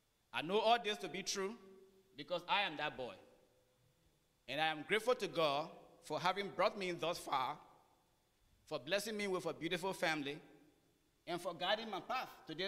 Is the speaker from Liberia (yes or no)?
yes; Liberia; I was born and raised in Liberia, a nation founded in 1822